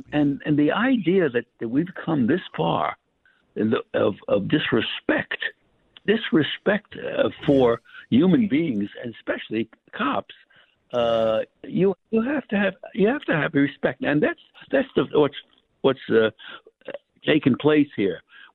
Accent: Brooklyn, New York, United States; now in New York City, United States; Listen, I'm a New Yorker. I was born in Brooklyn, and I've lived in New York City since I'm 19 years old. For many and many a years, spent my whole life there.

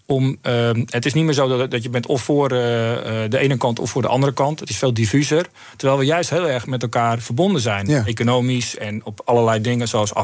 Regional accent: Netherlands; En alle experts en wij zelf ook als Nederlanders zijn in één keer heel erg in een doeme scenario aan kijken.

